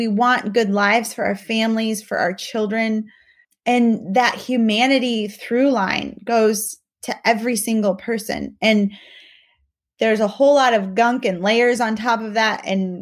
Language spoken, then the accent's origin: English; Mexico; I'm really thankful for not just my upbringing growing up in Mexico, but also living and working in other countries